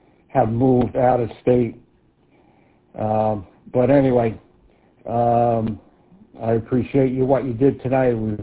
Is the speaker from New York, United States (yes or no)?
yes; Long Island, New York, United States; And originally I'm from Long Island, but I'm always amazed on the amount of New Yorkers or Long Islanders that I meet